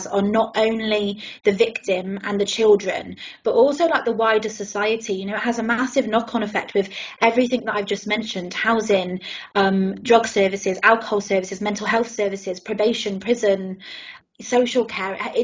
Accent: South West England, United Kingdom; accent: Somerset; Now, my Somerset accent was coming through then, wasn't it, later?

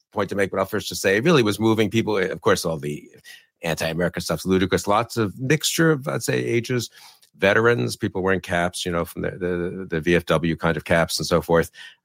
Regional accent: New York, United States; Those photos, I know I grew up in New York.

